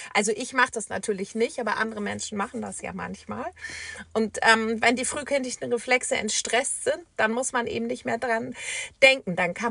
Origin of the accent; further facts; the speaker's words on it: Hamburg, Germany; weil ich komme ja aus Hamburg und bei uns sagt man ja 24/7 Moin.